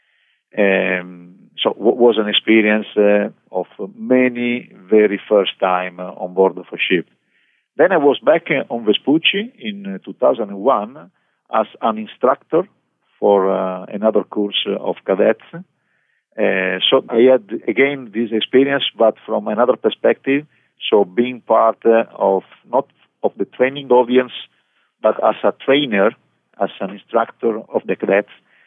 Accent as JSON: {"language": "English", "region": "Sardinia", "country": "Italy", "said": "In Italy, I'm from Sardinia, from an island, so I had already some experience on a ferry, but just for a few hours."}